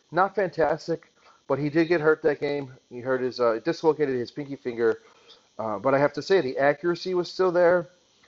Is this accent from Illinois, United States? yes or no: yes; Chicago, Illinois, United States; I'm from Chicago. I'm a huge Bears fan.